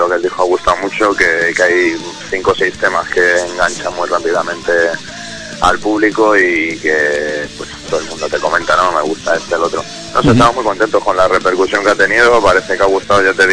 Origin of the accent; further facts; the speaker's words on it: Madrid, Community of Madrid, Spain; Ya te digo, nosotros somos madrileños y es nuestra plaza favorita